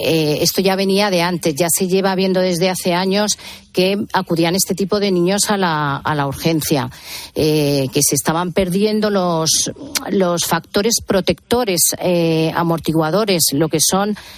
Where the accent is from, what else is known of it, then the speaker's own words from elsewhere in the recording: Madrid, Community of Madrid, Spain; porque somos de Madrid